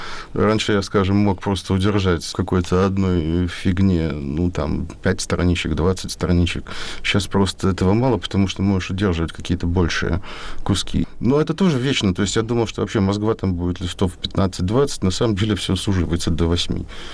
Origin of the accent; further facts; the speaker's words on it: Riga, Latvia; now in Saint Petersburg, Russia; Я еще из Риги, да? Там все обнулилось, все структуры какие-то, в которых живешь. При этом я живу в Питере